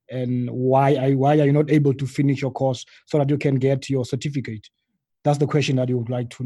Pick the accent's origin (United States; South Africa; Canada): South Africa; Western Cape; from the Western Cape.